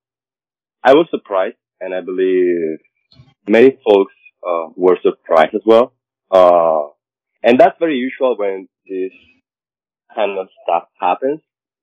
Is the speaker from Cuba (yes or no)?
yes; Cuba; English is a second language; moved away; And I was born and raised in Cuba, and I spent most of my life over there.